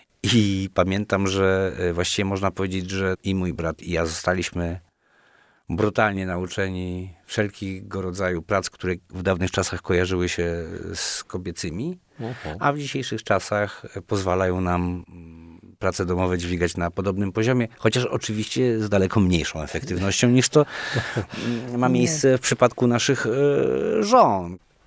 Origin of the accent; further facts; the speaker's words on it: Wrocław, Lower Silesian Voivodeship, Poland; Już później jako nastolatek często we Wrocławiu mieliśmy tę możliwość, że tych teatrów było kilka i wybór repertuarowy był dosyć szeroki.